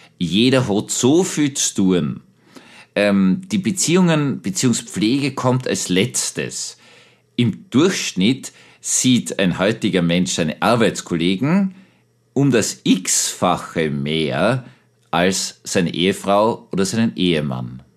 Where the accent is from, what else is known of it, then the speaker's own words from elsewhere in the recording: Vienna, Austria; accent: Viennese; moved away; Ich bin ja gebürtiger Wiener, bin dann in den Westen von Österreich gegangen